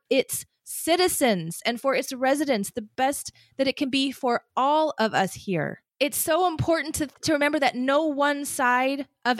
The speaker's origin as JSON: {"language": "English", "country": "United States", "tie": "born or raised there", "said": "especially as an American who was schooled here, right? Who was educated here."}